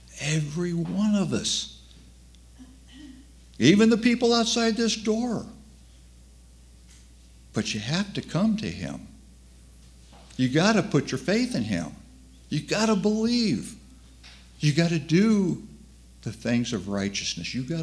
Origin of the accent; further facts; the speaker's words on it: United States; Because I'm an American.